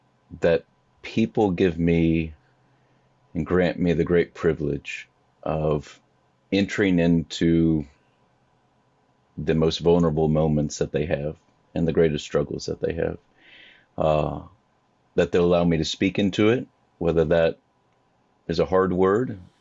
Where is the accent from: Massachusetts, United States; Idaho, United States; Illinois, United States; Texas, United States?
Illinois, United States; Springfield; Grew up in Springfield, Illinois.